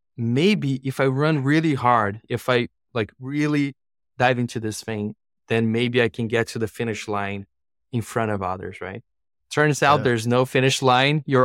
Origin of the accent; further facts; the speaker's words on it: Brazil; English is a second language; now in San Francisco, United States; I'm originally from Brazil. Nowadays, I live here in San Francisco with my wife and my two-year-old daughter.